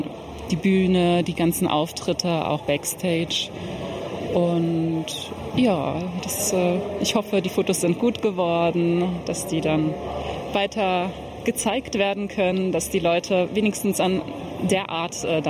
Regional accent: Berlin, Germany; Und ich komme ja aus Berlin

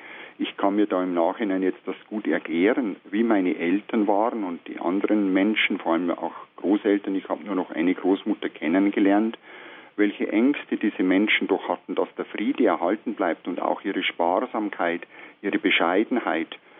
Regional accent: Hohndorf, Bavaria, Germany; ich stamme aus dem Westen der Diözese Regensburg im Städtchen Riedenburg, schon im Städtchen an der Altmühl geboren, in einem Dorf aufgewachsen, in einem kleinen Dorf mit 500 Einwohnern. Hohndorf, dieses Dorf im heutigen Landkreis Eickstedt. Geografisch gehört es zum bayerischen Jura, es ist eine sehr steinige Gegend.

